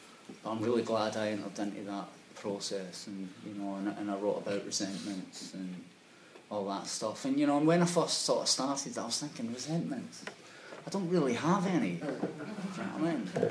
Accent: Scotland, United Kingdom; I'm Scottish for one.

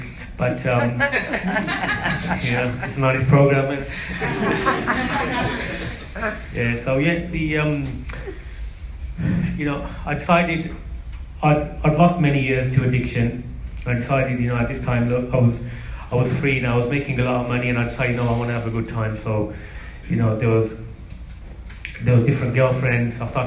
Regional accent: Birmingham, West Midlands, United Kingdom; I grew up in Birmingham.

